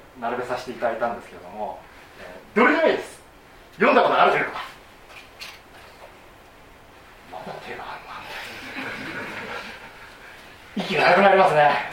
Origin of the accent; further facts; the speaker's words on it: Kanto, Japan; 私自身ですね、根っからの関東人でございまして、